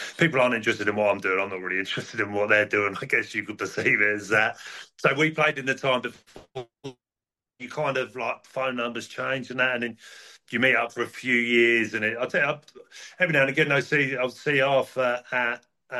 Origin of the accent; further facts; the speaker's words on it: Aldershot, South East England, United Kingdom; growing up in Aldershot, right?